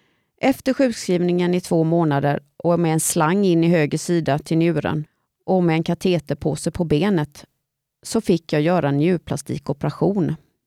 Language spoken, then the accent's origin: Swedish; Vetlanda, Jönköping County, Sweden; also born or lived in Malmö; och jag bor i Vetlanda med min hund Benny. Jag föddes en aprildag i Malmö 1970 och vi flyttade till Vetlanda 71. Min pappa fick jobb på Sapa. När jag växte upp i Vetlanda var jag